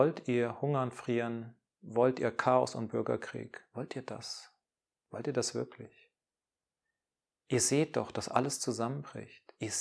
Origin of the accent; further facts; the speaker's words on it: Germany; born there; moved away; Dort bin ich geboren und ich sehe, dass dieses Land Suizid begeht.